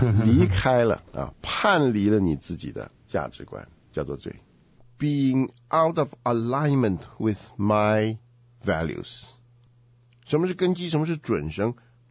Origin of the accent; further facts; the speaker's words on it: China; 我们中国人讲说要无愧于心，不违背自己的良心，那个就不叫罪，是一样的吧。